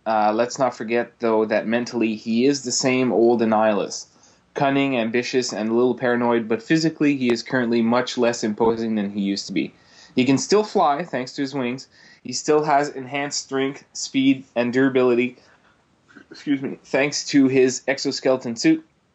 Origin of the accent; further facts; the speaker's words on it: Canada; Pretty cool because as a Canadian, and I don't think I've ever lost a coin toss.